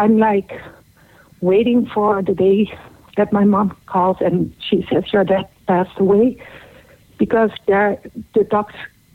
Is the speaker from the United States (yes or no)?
no; Netherlands; from the Netherlands.